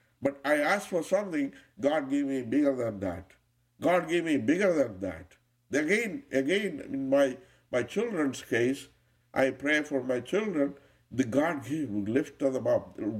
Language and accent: English; United States; And I grew up in the United States for at least some 40-some years.